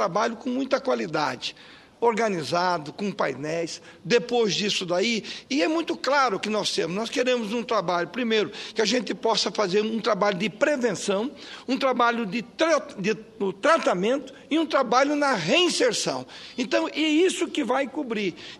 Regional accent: Bela Vista, Mato Grosso do Sul, Brazil; born there; Eu sou nascido em Bela Vista, eu costumo dizer, eu sou de uma região onde começa esse país, que nós fronteiriços fomos cuidar desse país lá nos limites da nossa pátria.

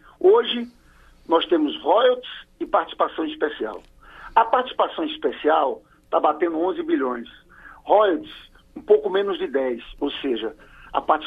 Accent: Paraíba, Brazil; Eu sou paraibano e fui eleito senador pelo Rio.

